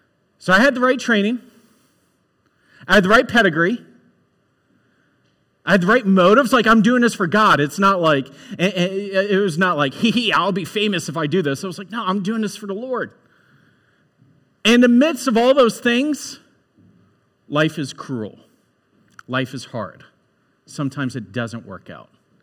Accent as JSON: {"language": "English", "region": "Ohio", "country": "United States", "tie": "born or raised there", "said": "Before I grew up in Central Ohio my entire life, moved and worked in Atlanta."}